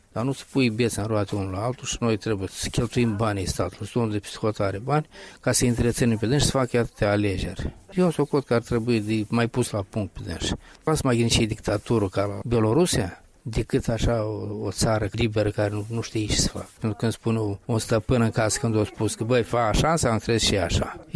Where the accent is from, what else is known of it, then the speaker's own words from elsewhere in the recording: Moldova; De unde suntem noi români dacă România va apărut mai târziu decât Moldova?